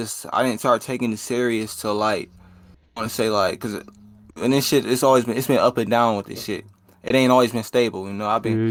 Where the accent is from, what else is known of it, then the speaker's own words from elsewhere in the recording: Detroit, Michigan, United States; I am from Detroit, Michigan.